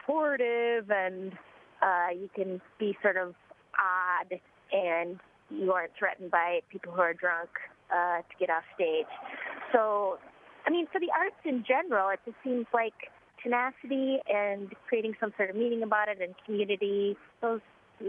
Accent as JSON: {"language": "English", "town": "Duluth", "region": "Minnesota", "country": "United States", "tie": "born or raised there", "said": "My dad opened for me once in my hometown in Duluth."}